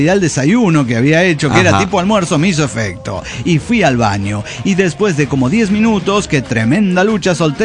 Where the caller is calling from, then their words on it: Cochabamba, Bolivia; de Cochabamba, Bolivia.